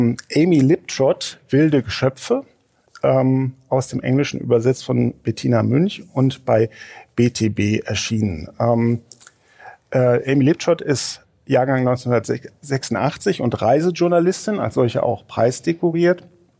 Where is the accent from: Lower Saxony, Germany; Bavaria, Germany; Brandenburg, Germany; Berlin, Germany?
Berlin, Germany; die mir auch persönlich als Berliner Lebenswelt relativ unbekannt ist